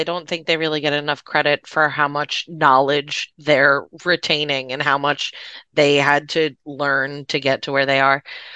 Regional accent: New York City, New York, United States; Because I grew up in New York City.

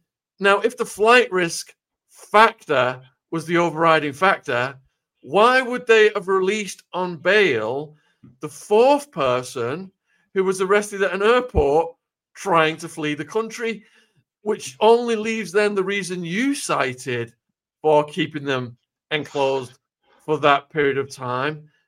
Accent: United Kingdom; I'm a British person. I could flee the country.

